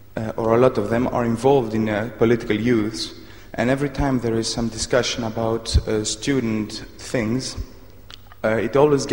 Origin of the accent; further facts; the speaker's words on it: Greece; now in Brussels, Belgium; from Brussels, Belgium, but I would like to speak more as my origin, which is from Greece. I'm Greek.